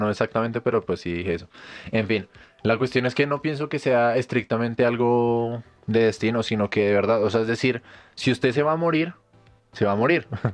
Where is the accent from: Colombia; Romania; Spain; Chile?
Colombia; por lo menos nosotros somos colombianos y podemos hablar demasiado de esto